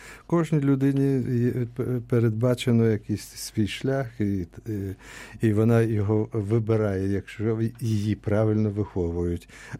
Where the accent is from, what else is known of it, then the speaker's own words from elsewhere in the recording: Medzhybizh, Khmelnytskyi Oblast, Ukraine; born there; А я народився якраз в Хмельницькій області біля старовинного містечка Меджибіж.